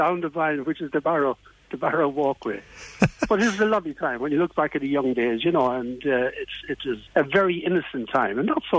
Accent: Athy, Leinster, Ireland; also born or lived in Castlecomer, Kilkenny; But my family moved to the Athy when I was quite young. I went to the Christian Brothers School here in the Athy

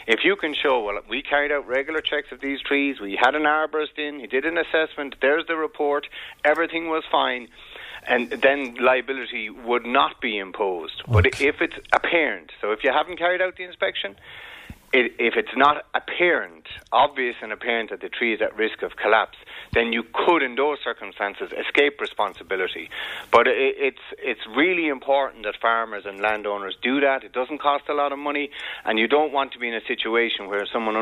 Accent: Munster, Ireland; Us Clare people up in Kildare have to stick together.

